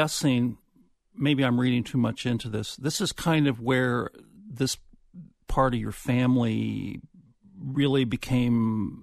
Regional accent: Des Moines, Iowa, United States; I am from Des Moines, and I was in Boy Scouts, and we used to go to our Boy Scout camp, Matigua, just outside of Boone, Iowa, every summer.

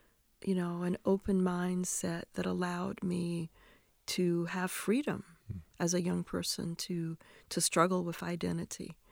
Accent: Efland, North Carolina, United States; I grew up in Eflin.

